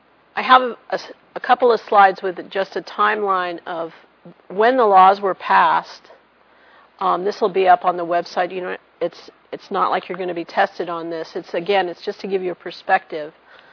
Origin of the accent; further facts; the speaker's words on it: San Mateo, California, United States; And I grew up in San Mateo, which is about 15 miles up the road from Stanford.